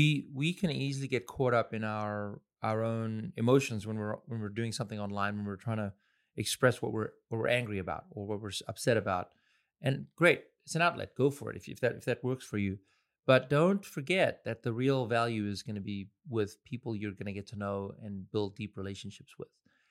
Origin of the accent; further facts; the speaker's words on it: Pretoria, Gauteng, South Africa; I grew up in Pretoria, which was the capital of the apartheid government.